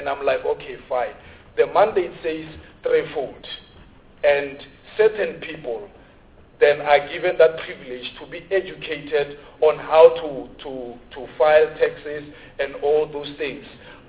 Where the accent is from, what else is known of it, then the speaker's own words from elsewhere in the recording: Tshwane, Gauteng, South Africa; By the way, I'm from Tshwane.